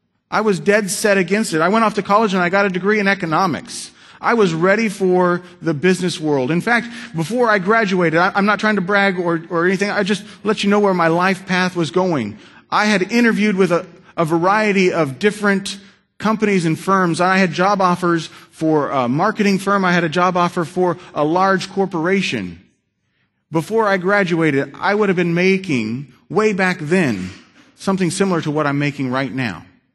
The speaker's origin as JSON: {"language": "English", "town": "Rancho Cordova", "region": "California", "country": "United States", "tie": "born or raised there", "said": "I remember as a child, I grew up right here in Rancho Cordova."}